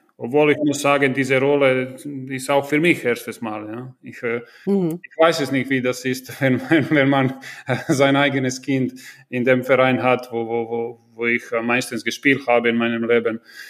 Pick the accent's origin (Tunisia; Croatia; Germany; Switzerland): Croatia; Rijeka, Primorje-Gorski Kotar County; In meiner Heimatstadt Rijeka